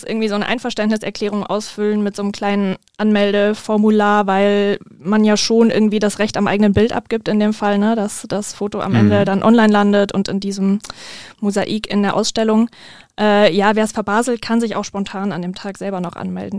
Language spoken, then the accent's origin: German; Baden-Württemberg, Germany; ich bin ja eigentlich Schwäbin